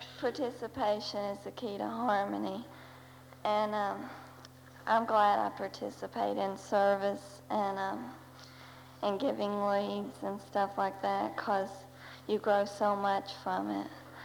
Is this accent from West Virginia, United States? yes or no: yes; Chapmanville, West Virginia, United States; I'm from Chapmanville in Logan County, West Virginia